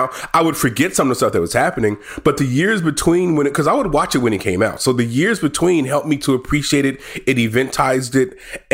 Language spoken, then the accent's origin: English; United States; Sorry. I'm American.